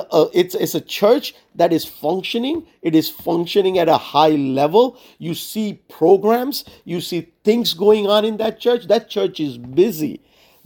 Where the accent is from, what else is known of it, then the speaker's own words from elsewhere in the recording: India; I come from India.